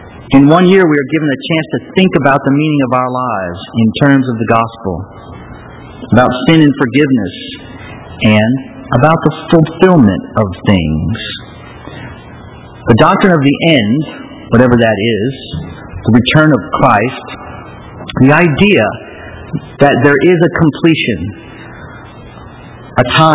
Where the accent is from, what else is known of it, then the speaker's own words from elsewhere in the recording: St. Louis, Missouri, United States; I grew up Baptist. And the Baptist that I grew up with, which I come from St. Louis, Missouri, as you know, did not really practice the liturgical calendar very much